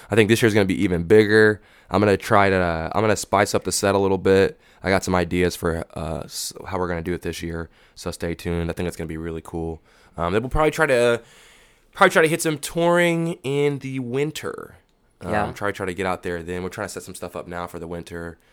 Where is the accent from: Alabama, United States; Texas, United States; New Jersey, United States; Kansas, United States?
Texas, United States; Austin; I mean, you know, I'm from Austin, man. You know, I'm from Austin.